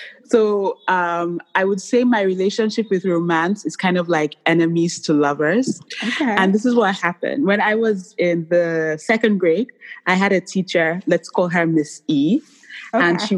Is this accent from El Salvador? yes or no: no; Nigeria; I'm Nigerian